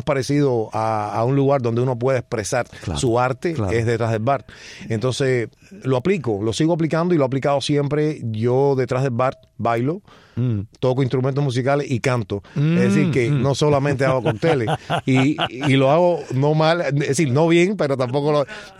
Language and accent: Spanish; Calimete, Matanzas, Cuba; Una gran ciudad al sur de Matanzas. Ahí nací en un bar. Mi padre tenía un bar que ahí nací y me crié. Y en el 68, bueno, con la ofensiva revolucionaria se lo intervinieron. Mi padre tuvo que hacer otras cosas, pero bueno, nací en Calimete hace algún tiempo.